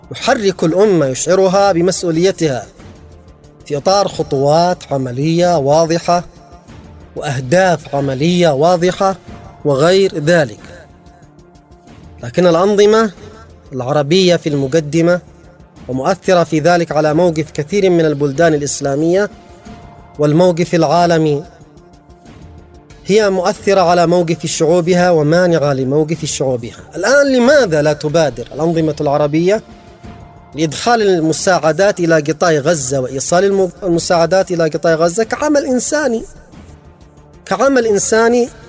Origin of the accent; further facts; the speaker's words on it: Yemen; نحن كشعب يمني على المستوى الرسمي والشعب وعلى المستوى العسكري وفي كل المجالات